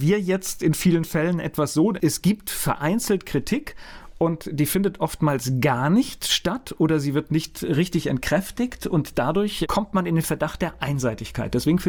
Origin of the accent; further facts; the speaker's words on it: Rhineland-Palatinate, Germany; Den Lennebergwald, ich kenne den, ich bin in der Gegend aufgewachsen